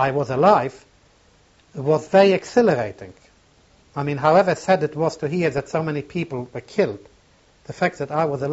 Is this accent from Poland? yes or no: yes; Poland; English is a second language; moved away; I decided that it's time that I make my way back to Poland, to my hometown, and to see who is there